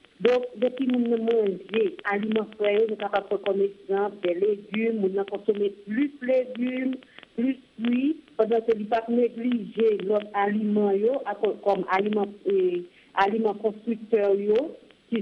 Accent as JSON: {"language": "French", "country": "Haiti", "said": "C'est pour nous-mêmes haïtiens, nous venons ça de la Cognala, pour encourager l'économie locale, nous sommes vraiment obligés de manger naturel. Dès que nous sommes en Haïti"}